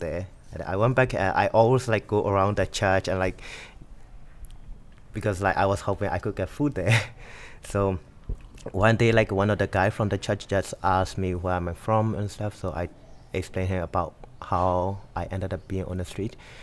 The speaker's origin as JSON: {"language": "English", "region": "Yangon Region", "country": "Myanmar", "tie": "born or raised there", "second_language": "English", "said": "So I just took the bus from my hometown to downtown Yangon, and also of course like that was very far away from my family"}